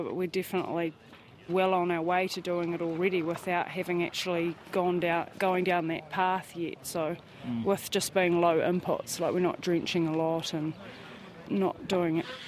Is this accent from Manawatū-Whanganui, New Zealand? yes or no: yes; Manawatū-Whanganui, New Zealand; I'm from Maunganui, North Island, up the Mangamahu Valley.